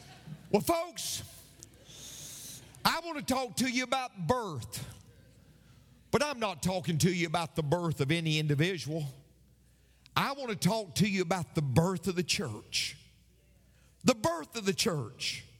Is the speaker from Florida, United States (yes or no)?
no; McMinnville, Tennessee, United States; born there; I found out from this birth certificate, what I already knew, that I was born in Warren County General Hospital in McMinnville, Tennessee.